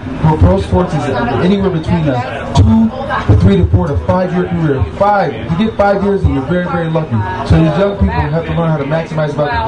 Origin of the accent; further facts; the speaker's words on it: Syracuse, New York, United States; moved away as an adult; I'm here from Syracuse. I never moved out of Syracuse my entire life until I got drafted by the Eagles.